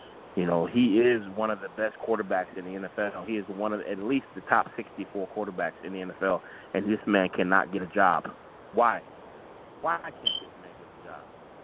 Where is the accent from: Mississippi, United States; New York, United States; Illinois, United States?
Illinois, United States; Chicago; I'm from Chicago, as are you.